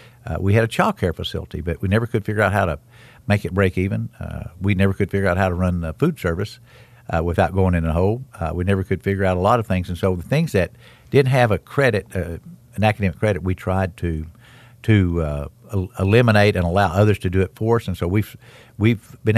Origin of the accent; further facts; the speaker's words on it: United States; I grew up on Brushy Creek. We had a strong African-American community. We didn't know there was any issues until I left and went off to college.